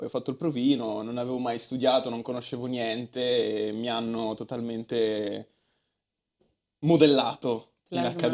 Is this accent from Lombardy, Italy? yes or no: yes; Cardano al Campo, Lombardy, Italy; vengo dalla ridente città di Cardano al Campo, in provincia di Varese.